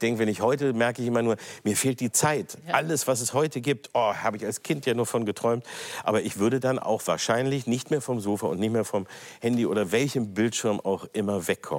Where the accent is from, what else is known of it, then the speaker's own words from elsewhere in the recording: Peine, Lower Saxony, Germany; Ich bin in Peine groß geworden, da war es allerdings schwer, zu reisen und wegzugehen.